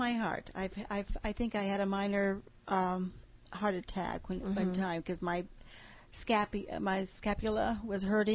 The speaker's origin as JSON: {"language": "English", "town": "Evanston", "region": "Wyoming", "country": "United States", "said": "Well, I'm a … from Evanston, Wyoming."}